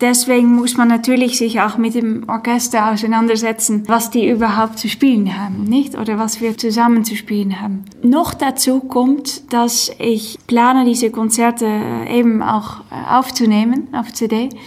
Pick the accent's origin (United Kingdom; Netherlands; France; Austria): Netherlands; German is a second language; Und es ist auch Musik, die sehr in Holland, nicht, wo ich aufgewachsen bin, präsent ist, sehr lebt.